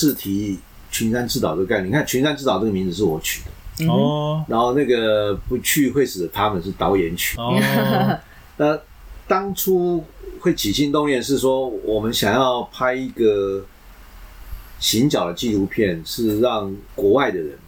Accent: Taiwan; 但我身为一个台湾人，我在这边长大，我觉得这些东西于我而言都没有办法代表台湾

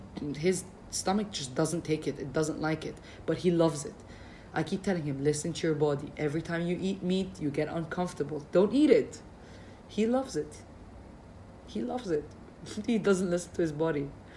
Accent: Dubai, United Arab Emirates; moved away as an adult; I was raised in Dubai my whole life. I've only lived here for about 4 or 5 years.

